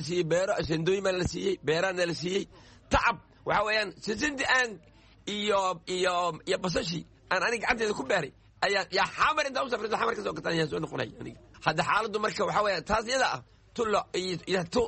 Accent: Luuq, Gedo, Somalia; now in Kenya; markii labaadna waxaan halkeenay luuq meeji keliya ah aan ku barbaaray

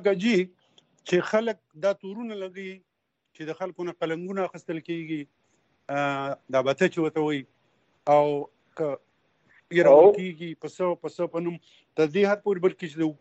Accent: Buner, Khyber Pakhtunkhwa, Pakistan; لکه زه خپله هم د بونیر یم

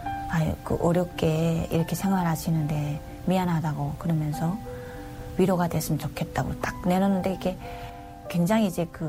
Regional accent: North Korea; now in South Korea

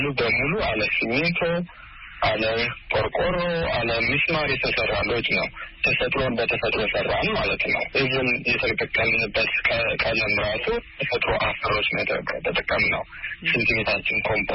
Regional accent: Addis Ababa, Ethiopia; also born or lived in West Gojjam; ደብረ ማርቆስ ወደ 80 ኪሎ ሜትር ይገባል። ምዕራብ ጎጃም በጋዳሞት ወረዳ ነው የተወለድኩትኝ። ጣመ ጊዮርጊስ የሚባል ቤተክርስቲያን አለ እዛ አካባቢ። በ8 ዓመቴ ወደ አዲስ አበባ ወንድሞቼ አመጡኝ የተሻለ ትምህርት እንድማር

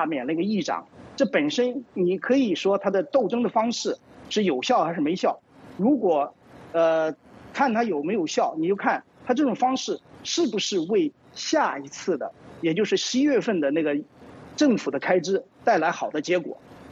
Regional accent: China; now in United States; 本来我们从中国来的异议人士很多都是倾向于共和党的保守价值的

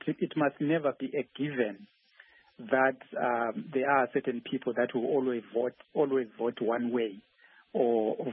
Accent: Gwanda, Matabeleland South, Zimbabwe; also born or lived in Bulawayo; I'm from Bulawayo myself. I'm originally from Gwanda.

